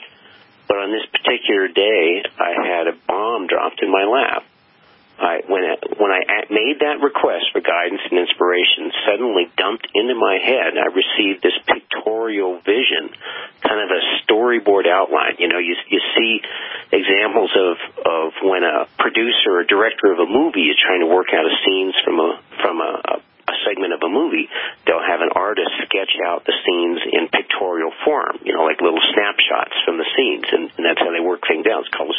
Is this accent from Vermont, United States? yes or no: yes; Vermont, United States; I grew up in Vermont. My parents loved the backcountry.